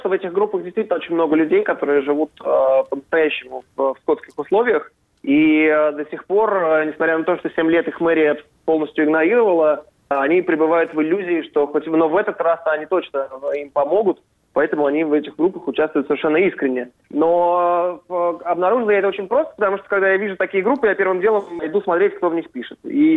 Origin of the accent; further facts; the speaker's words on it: Moscow, Russia; Я за этим слежу не только как нормальный москвич.